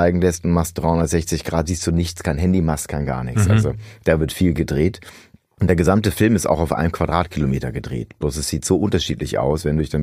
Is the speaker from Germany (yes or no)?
yes; Germany; also als Deutscher finde ich das schon ein bisschen, ich weiß auch nicht, ne?